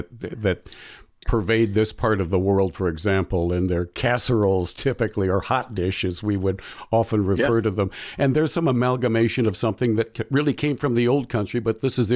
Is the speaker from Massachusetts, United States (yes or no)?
no; Minnesota, United States; and I'm from Minnesota